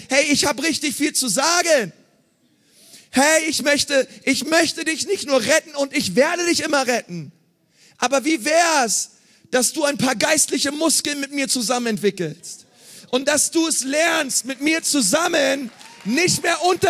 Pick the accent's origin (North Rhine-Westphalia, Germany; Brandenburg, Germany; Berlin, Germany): Berlin, Germany; Ich bin in Berlin groß geworden.